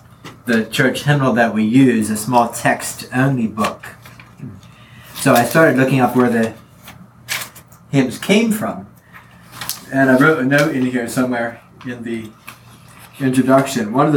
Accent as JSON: {"language": "English", "town": "Lancaster", "region": "Pennsylvania", "country": "United States", "said": "I'm from Lancaster, Pennsylvania."}